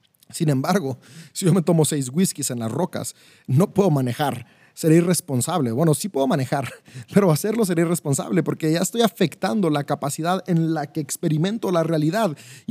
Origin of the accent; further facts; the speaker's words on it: Mexico; Yo soy de México y en México hace 3 días se acaba de legalizar el uso